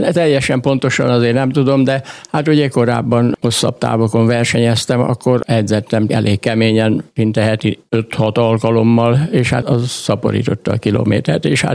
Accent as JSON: {"language": "Hungarian", "town": "Szabadszállás", "region": "Bács-Kiskun", "country": "Hungary", "tie": "born there", "lives_now": "Kiskunhalas, Hungary", "said": "mi 68 óta vagyunk, csak halasi lakosok, szabadszálláson születtem én is, meg a nejem is."}